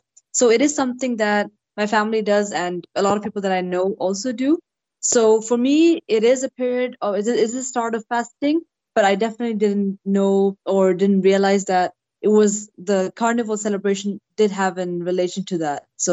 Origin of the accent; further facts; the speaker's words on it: Austria; also born or lived in India; now in Eindhoven, Netherlands; I'm from Austria, originally from India, and I've been living in Eindhoven for about 2.5 years now.